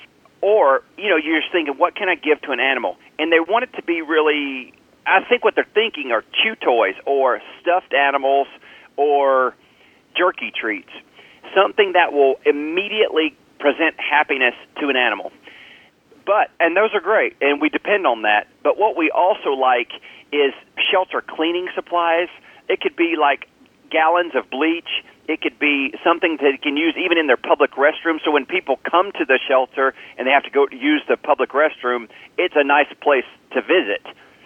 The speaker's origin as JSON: {"language": "English", "region": "Alabama", "country": "United States", "tie": "born or raised there", "said": "growing up in Southeast Alabama, in a town where there were just giving opportunities"}